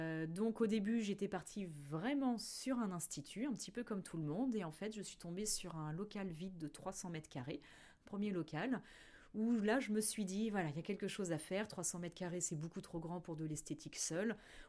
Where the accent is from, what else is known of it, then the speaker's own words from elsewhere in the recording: Normandy, France; now in Évreux, France; j'ai grandi à Amélie, à côté de Passy-sur-Eure